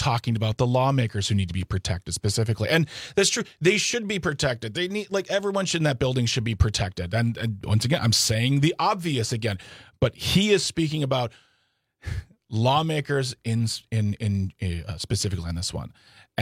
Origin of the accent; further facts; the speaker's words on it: United States; just frustrating for me as an American.